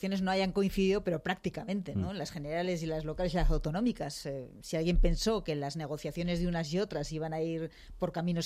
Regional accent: Aragon, Spain; Yo soy aragonesa. En Aragón, uh-huh, existe el Partido Aragonés Regionalista

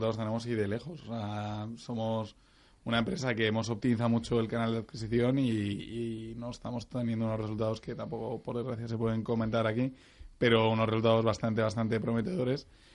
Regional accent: Torrelodones, Community of Madrid, Spain; aunque no soy de Alcobendas, de hecho, soy de Torre, o sea, de bastante más lejos, Torrelodones.

